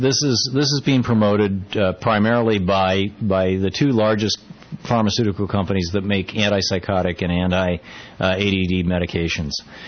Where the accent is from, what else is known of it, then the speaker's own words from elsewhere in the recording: United States; As an American, I think you can understand the importance of second chances.